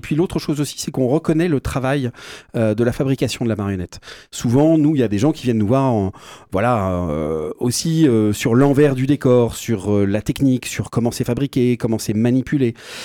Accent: France; En tant que Français, on ne peut plus trop aller là-bas.

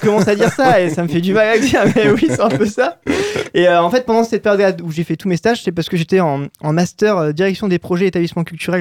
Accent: Normandy, France; Moi, de base, je suis normand.

